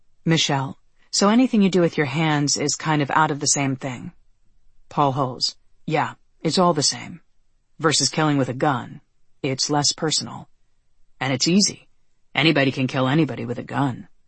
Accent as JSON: {"language": "English", "town": "Los Angeles", "region": "California", "country": "United States", "said": "I tell him I'm from Los Angeles."}